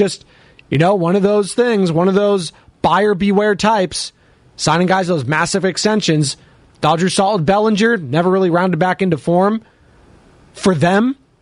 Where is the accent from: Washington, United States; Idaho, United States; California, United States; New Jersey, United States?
California, United States; Monterey; I grew up down in Monterey.